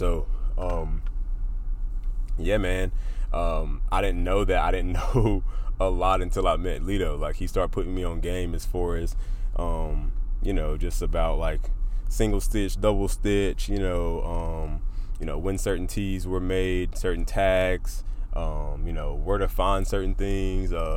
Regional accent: Burlington, North Carolina, United States; now in Greensboro, United States; So I made a jump to Greensboro from my hometown, Burlington, North Carolina, which is only like 30 minutes away.

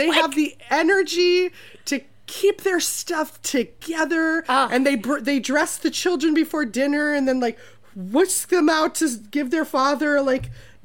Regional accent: Minnesota, United States; And I'm also from Minnesota, which is where Diablo Cody lived a lot of her life

